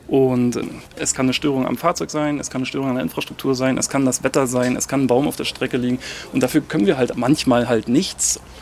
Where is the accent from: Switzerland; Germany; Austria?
Germany; Usedom, Mecklenburg-Vorpommern; Das ist meine Heimat und hier bin ich aufgewachsen und hier lebe ich halt.